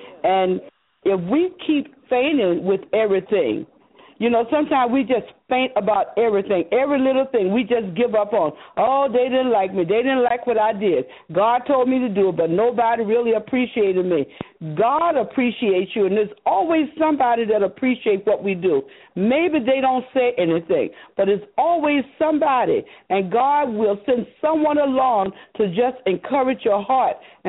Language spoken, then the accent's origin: English; Richmond, Virginia, United States; She said Richmond, because we're from Richmond.